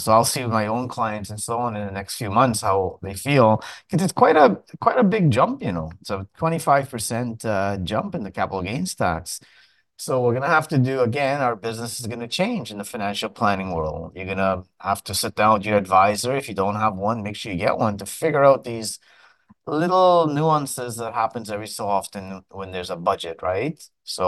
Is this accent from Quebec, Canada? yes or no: yes; Montreal, Quebec, Canada; I remember growing up in Montreal